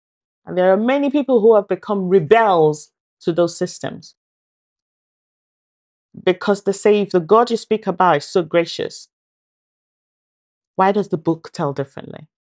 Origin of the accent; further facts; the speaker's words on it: Nigeria; I grew up in Nigeria. And I tell you, we're quite religious where I am from. I lived a life of church, home, church, home.